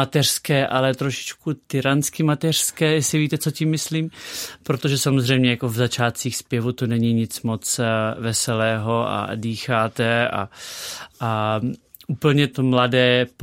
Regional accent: Polná, Vysočina Region, Czechia; born there; kde jsem vlastně začínával ve svém rodném městě Polná na Vysočině.

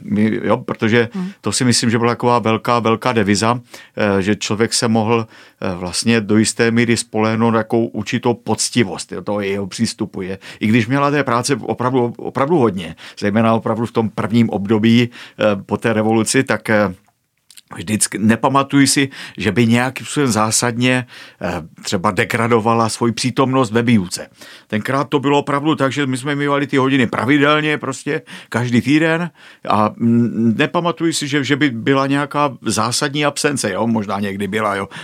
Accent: Prostějov, Olomouc Region, Czechia; pocházím z Hané, což je vlastně město Prostějov je velmi blízko Olomouci

